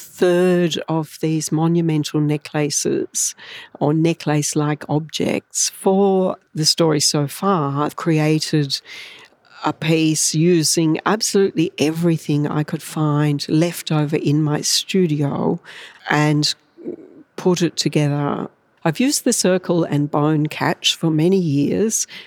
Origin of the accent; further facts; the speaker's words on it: Newcastle, New South Wales, Australia; the kind of environment that I grew up with in Newcastle in the 1970s and early 80s, where BHP was kind of at its peak.